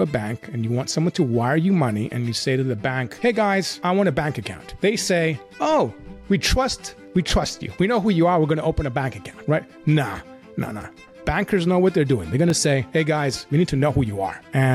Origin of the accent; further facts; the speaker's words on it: Cyprus; I was born and raised in Cyprus, so the island. So I'm Greek Cypriot.